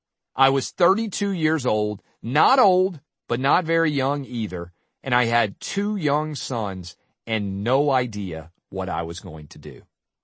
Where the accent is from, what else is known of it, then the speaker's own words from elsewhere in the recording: Nashville, Tennessee, United States; It was sparsely attended in my hometown of Nashville, and we sat down close to the dugout.